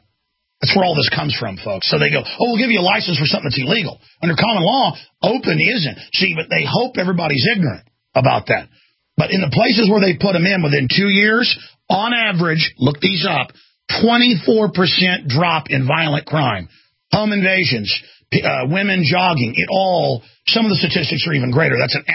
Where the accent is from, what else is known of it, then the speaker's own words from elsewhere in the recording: Dallas, Texas, United States; That happened to me twice growing up in Dallas.